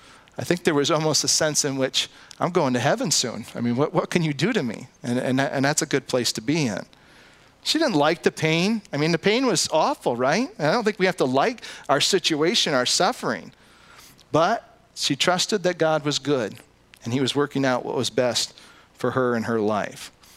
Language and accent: English; United States; And here's the problem, is that I'm American.